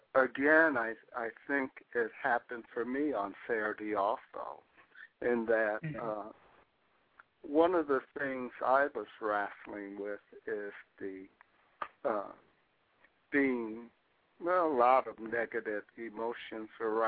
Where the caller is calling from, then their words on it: Chicago, Illinois, United States; Awesome. Chicago.